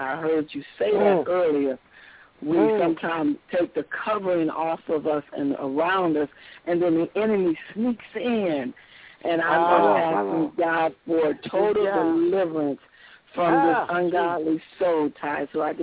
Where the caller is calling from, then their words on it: Lansing, Michigan, United States; I bring you from Lansing, Michigan, and I just wanted to ask for a special prayer.